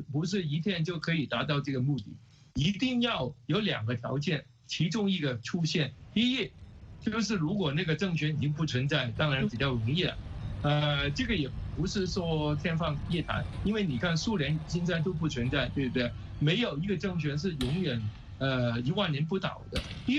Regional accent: Guangdong, China; 又变成我们广东人说的那种糖水滚糖鱼、黄水滚黄鱼

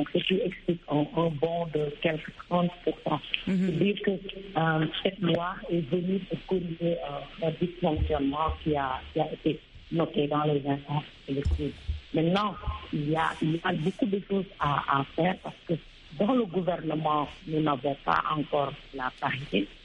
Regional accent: Togo; Je dirais que chez moi au Togo, la participation des femmes reste encore minoritaire.

